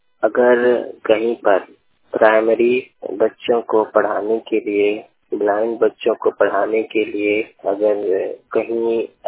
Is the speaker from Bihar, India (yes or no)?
no; Jharkhand, India; मैं झारखंड का रहने वाला हूँ।